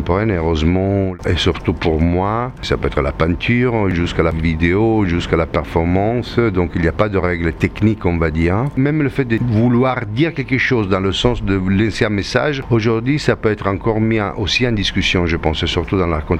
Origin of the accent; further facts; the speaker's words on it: Italy; French is a second language; Bon, après, moi, je suis italien, donc ça pourrait être dit en italien aussi.